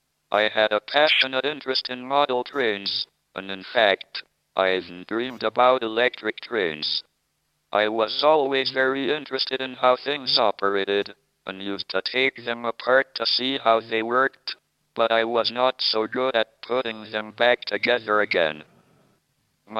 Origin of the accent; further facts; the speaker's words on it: Oxford, South East England, United Kingdom; born there; I was born in Oxford, even though my parents were living in London.